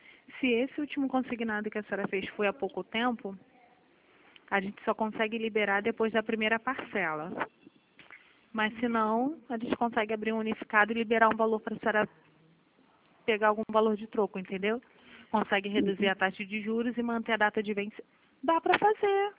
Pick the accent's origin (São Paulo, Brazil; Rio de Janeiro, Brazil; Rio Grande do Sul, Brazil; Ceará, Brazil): Rio de Janeiro, Brazil; Sou do Rio.